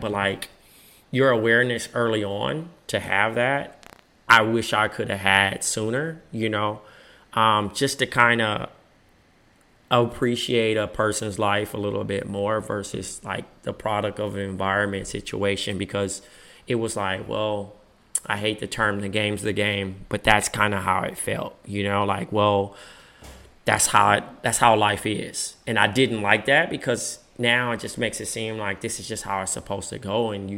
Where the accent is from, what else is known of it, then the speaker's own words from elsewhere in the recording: Compton, California, United States; Growing up in Compton, normally people that needed someone to talk to or anything like that, therapy was kind of frowned upon.